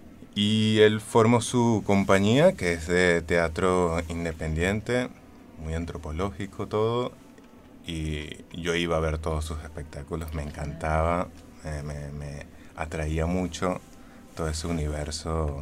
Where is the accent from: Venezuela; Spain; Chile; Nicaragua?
Venezuela; moved away as an adult; now in Buenos Aires, Argentina; siempre en la calle me preguntan si soy colombiano, porque... tienden a confundir los acentos por esos lares, pero soy venezolano en realidad.